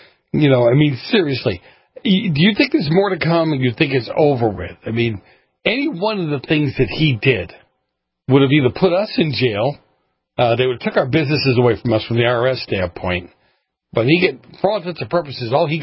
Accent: Boston, Massachusetts, United States; I grew up in Boston and grew up in the New England area

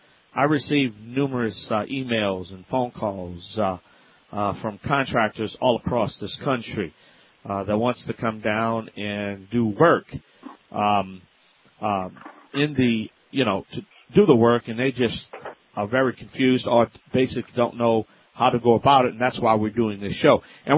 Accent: Louisiana, United States; my good old friend down there in my home state, Carl Burke.

